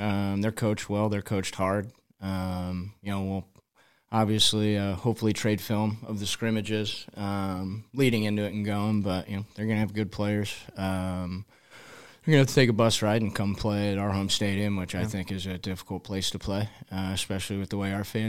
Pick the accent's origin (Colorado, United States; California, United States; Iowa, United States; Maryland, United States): Iowa, United States; Bettendorf; It's how I was raised in Bettendorf and how we played football.